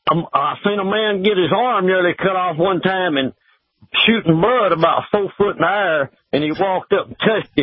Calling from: Texas, United States

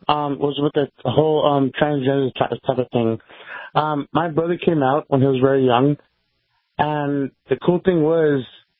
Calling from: Los Angeles, California, United States; from Los Angeles.

